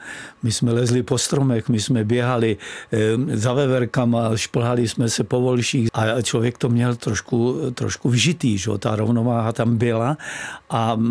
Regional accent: Střezimíř, South Bohemian Region, Czechia; Já jsem vyrůstal ve Střezimíři a tam jsme měli kopce hned za barákem.

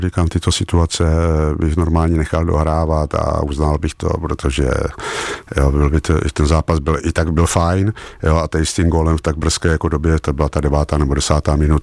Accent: Brno, South Moravian Region, Czechia; Tak já jsem přímo ze Štatlu. Takže říkáme mi pravý štatlář, jo, takže to Brno samozřejmě mám hodně hluboko v sobě.

